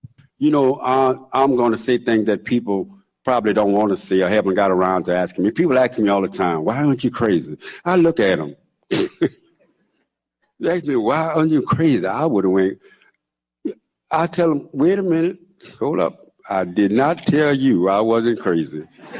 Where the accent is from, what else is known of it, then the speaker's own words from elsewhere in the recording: New Orleans, Louisiana, United States; Even though I grew up in New Orleans in neighborhoods, and even though the city has changed a lot